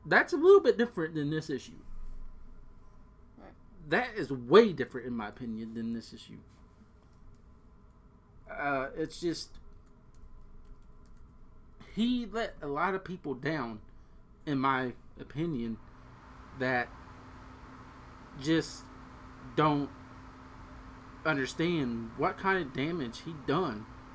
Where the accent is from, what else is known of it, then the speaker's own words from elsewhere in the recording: Cincinnati, Ohio, United States; we're both from the Cincinnati area, people love Pete Rose in the Cincinnati area.